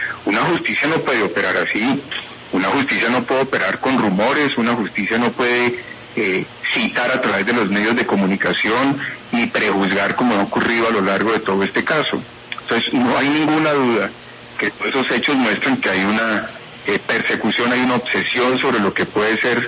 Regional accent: Colombia; Yo como colombiano

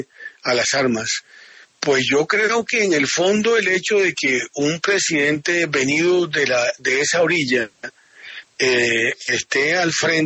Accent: Colombia; yo soy un colombiano

